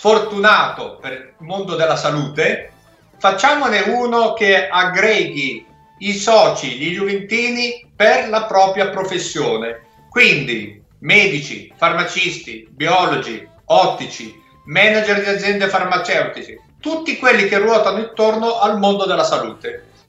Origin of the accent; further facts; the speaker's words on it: Milan, Lombardy, Italy; Io poi sono di Milano, nato e vissuto a Milano